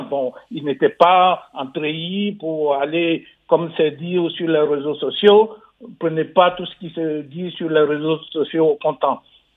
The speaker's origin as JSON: {"language": "French", "town": "Lakota", "region": "Gôh-Djiboua", "country": "Côte d’Ivoire", "tie": "born or raised there", "said": "Surtout à Lakota, qui est ma ville natale."}